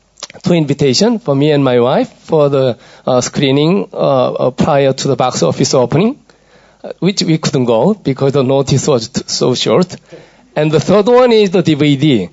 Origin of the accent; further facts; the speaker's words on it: South Korea; English is a second language; from South Korea.